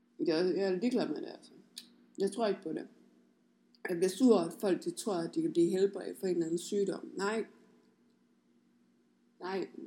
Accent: Jutland, Denmark; Hun er fra København, jeg er fra Jylland.

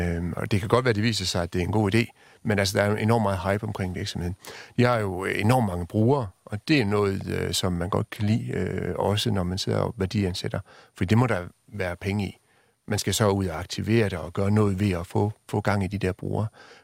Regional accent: Jutland, Denmark; jeg er fra Jylland

